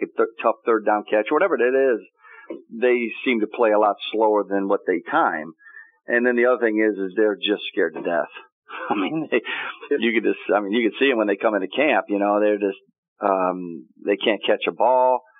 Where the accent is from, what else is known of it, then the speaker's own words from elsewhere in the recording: Chicago, Illinois, United States; You know, when I'm from the Chicago area, people don't wave at you.